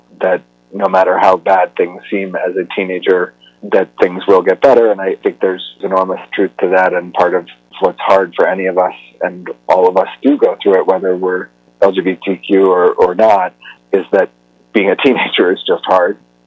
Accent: Colorado, United States; And I was born and raised in Colorado. I was 15 years old and a sophomore in high school when Amendment 2 passed here.

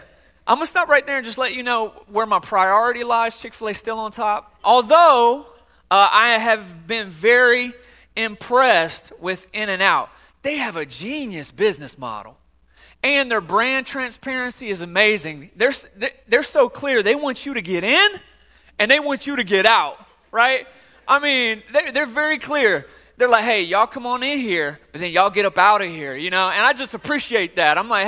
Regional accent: Atlanta, Georgia, United States; I'm originally from the East Coast. Is there anybody East Coast people in here? I didn't think so. So I'm from the East Coast. I'm from a place called ATL, Hotlanta, home of the Braves and Coca-Cola.

